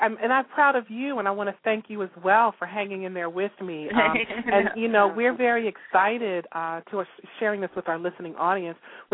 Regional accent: Baltimore, Maryland, United States; since we're both from Baltimore, Maryland, go Ravens.

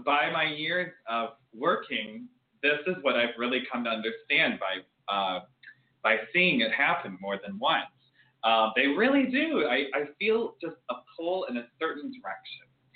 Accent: Midwest, United States; I'm also from the Midwest and I'm doing awesome.

